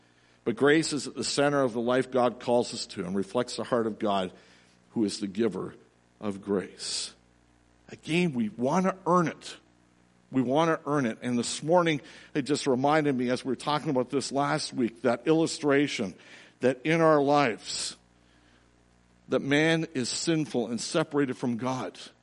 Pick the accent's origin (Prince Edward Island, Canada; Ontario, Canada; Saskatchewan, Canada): Ontario, Canada; Toronto; The same grace was extended to me as I grew up in Toronto, as I attended Sunday school.